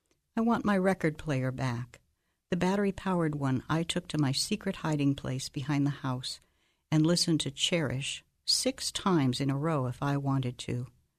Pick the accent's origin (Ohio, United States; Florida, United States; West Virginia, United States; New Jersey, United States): Ohio, United States; Springfield; from Springfield, Ohio.